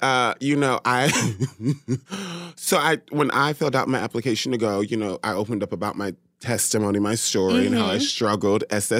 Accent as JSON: {"language": "English", "town": "Long Island", "region": "New York", "country": "United States", "tie": "born or raised there", "also_born_or_lived": "Virginia / Kansas City", "moved": "yes", "said": "I grew up in Long Island, New York. And then I moved to Virginia in 2000. Yeah, in 2000."}